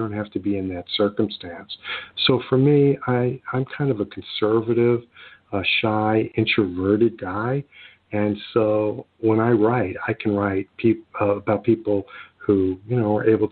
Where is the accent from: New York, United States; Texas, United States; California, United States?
New York, United States; New York City; I grew up in New York City, and, you know, New York City has a certain edge to it. And I was raised in an apartment complex with 8 floors and 22 apartments on each floor.